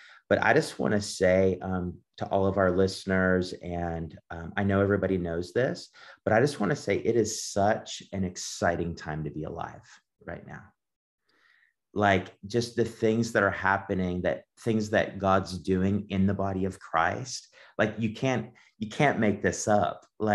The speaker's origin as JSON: {"language": "English", "region": "East Coast", "country": "Canada", "said": "I'm from Canada originally, from the East Coast."}